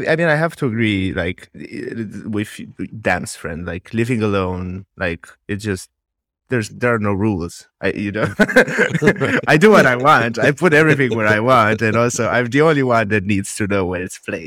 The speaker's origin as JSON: {"language": "English", "country": "Romania", "second_language": "English", "moved": "as an adult", "lives_now": "Netherlands", "said": "I'm from Romania, but I'm a software engineer in the Netherlands. I've been living here for almost 5 years, moved from a tiny city in Romania to a tiny city in the Netherlands."}